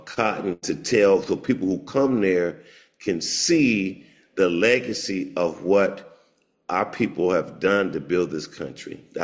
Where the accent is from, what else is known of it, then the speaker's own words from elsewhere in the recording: Oklahoma, United States; so I'm from Oklahoma. Mm-hmm. And I made my first quarter picking cotton.